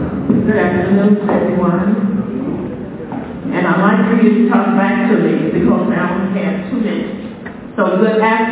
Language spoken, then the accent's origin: English; Pine Bluff, Arkansas, United States; also born or lived in Little Rock; I grew up in Little Rock / Pine Bluff, Arkansas.